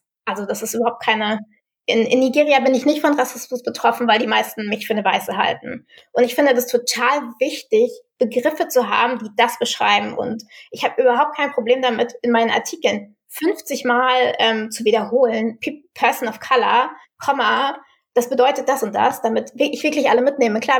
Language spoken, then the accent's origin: German; Germany; born there; in Deutschland geboren.